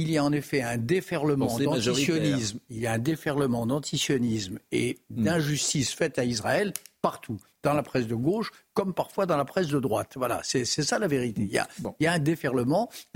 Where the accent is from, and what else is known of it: France